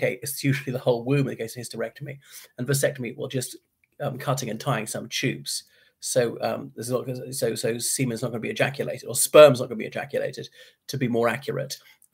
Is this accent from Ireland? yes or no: yes; Ireland; from Ireland.